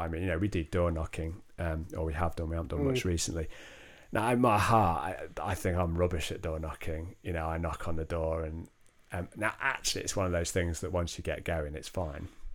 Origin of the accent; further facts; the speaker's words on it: Rochdale, North West England, United Kingdom; I'm from Rochdale.